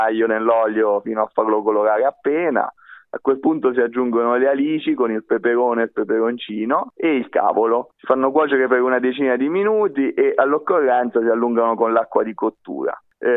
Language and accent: Italian; Frisa, Abruzzo, Italy; si tratta della cucina tradizionale di questo paese, del mio paese, di Frisa